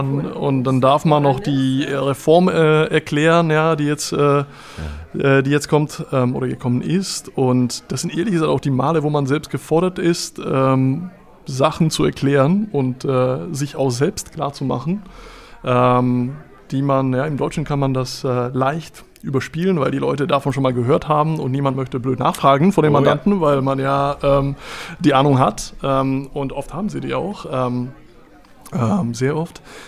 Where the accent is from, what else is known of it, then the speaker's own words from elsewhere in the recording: Czechia; Ich komme aus Tschechien, aus genau. Tschechien?